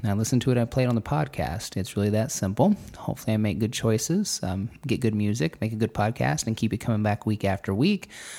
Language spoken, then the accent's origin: English; Indianapolis, Indiana, United States; those of you who are familiar with the podcast know that I grew up in Indianapolis